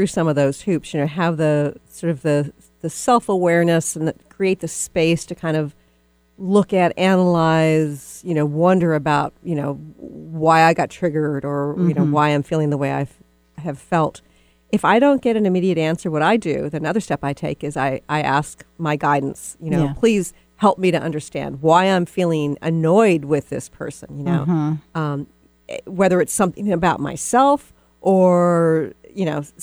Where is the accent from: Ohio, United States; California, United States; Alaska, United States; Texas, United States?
Texas, United States; Most people don't know that I'm from Texas, but I am from Texas.